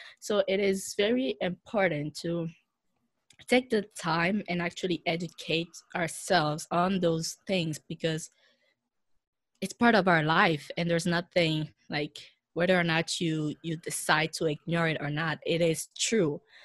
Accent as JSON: {"language": "English", "country": "Benin", "said": "when people ask me where I'm from, I will say I'm from the Republic of Benin in West Africa."}